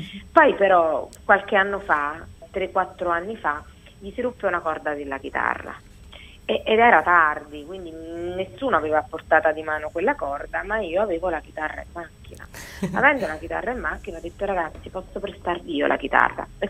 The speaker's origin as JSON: {"language": "Italian", "town": "Naples", "region": "Campania", "country": "Italy", "said": "sono napoletana come"}